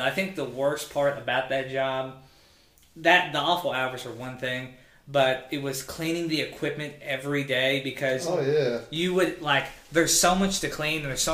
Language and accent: English; Illinois, United States; I've been a butcher's assistant at a small grocery store in my hometown in Southern Illinois.